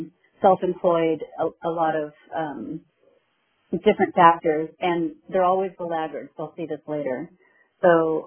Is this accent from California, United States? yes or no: yes; California, United States; I'll answer it since I'm from California.